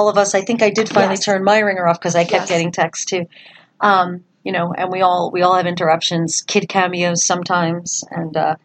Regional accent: New York, United States; I'm from New York too. I grew up in New York.

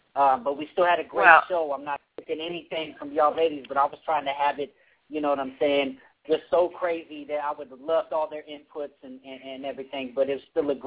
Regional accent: West Coast, United States; I grew up in the West Coast.

